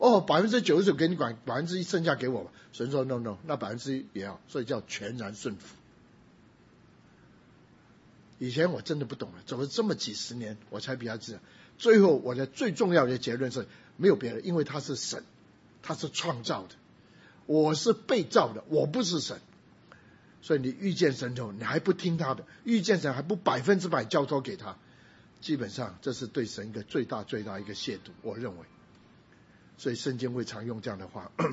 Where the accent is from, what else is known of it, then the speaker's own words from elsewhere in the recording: Guangdong, China; 我们广东人最喜欢吃咸鱼，听说福州人很喜欢吃咸鱼